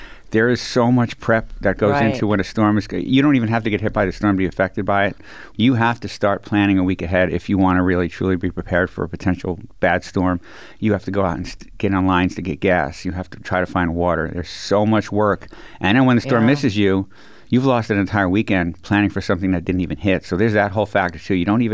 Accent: New York City, New York, United States; now in Florida, United States; Well, we're from the Northeast. She's from the D.C. area. I'm from New York City. I moved to Florida way back when.

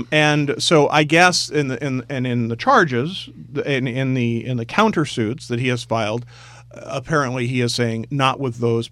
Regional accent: Norristown, Pennsylvania, United States; This is out of Norristown, Pennsylvania, my hometown

